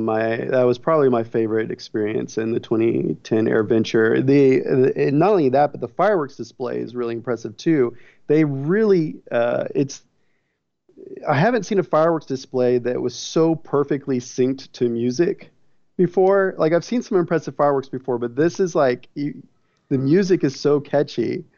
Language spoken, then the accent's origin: English; Texas, United States; We're from Texas, right? So she traveled up there.